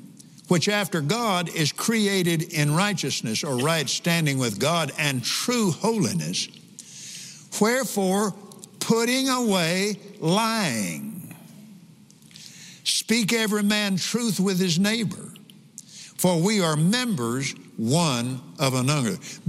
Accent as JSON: {"language": "English", "region": "Texas", "country": "United States", "said": "But I'm from Texas."}